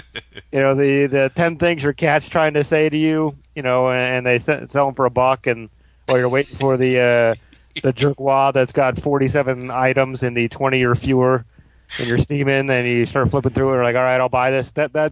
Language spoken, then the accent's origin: English; Midwest, United States; I know, I mean, again, I'm a Midwesterner, so I get this.